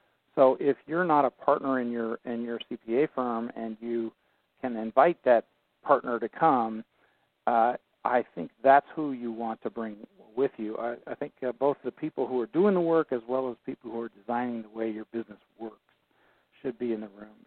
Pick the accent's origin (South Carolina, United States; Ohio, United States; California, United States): California, United States; Pleasanton; The first one is in Pleasanton, California, my hometown.